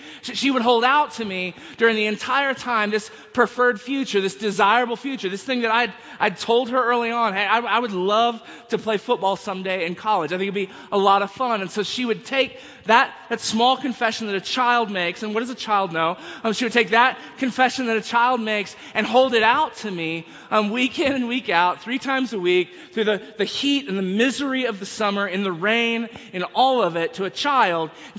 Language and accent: English; Texas, United States; I begin there saying that and making that claim as a Texan. I see Texas friends in the back who threatened to leave. And I warned them. I grew up in Texas.